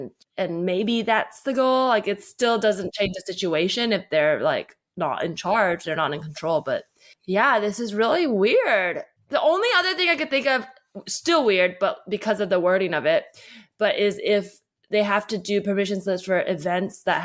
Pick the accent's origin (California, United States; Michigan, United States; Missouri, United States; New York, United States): California, United States; maybe I'm spoiled and like growing up in the Bay